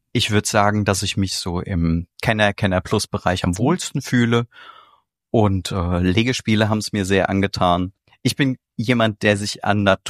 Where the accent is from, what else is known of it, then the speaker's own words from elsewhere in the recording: Mainz, Rhineland-Palatinate, Germany; Also wo ich herkomme, ist ja schon genannt worden aus Mainz, dem schönen Mainz.